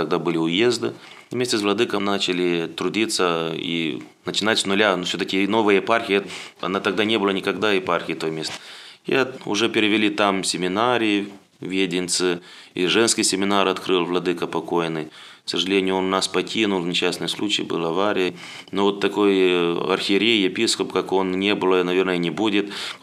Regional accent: Zhabka, Florești District, Moldova; я родом из Молдавии, буквально 3 километра отсюда, с молдавской стороны. Там монастырь, село Жабка.

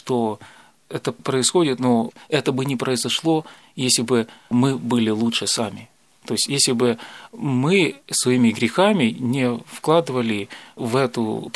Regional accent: Kyiv, Ukraine; moved away as an adult; now in Moscow, Russia; Но я как часть этого народа, украинского народа, я там родился, вырос в Киеве, сформировался как человек полностью, то есть стал взрослым, стал зарабатывать деньги, там жил все время, ну, до недавнего времени. Я переехал в Москву.

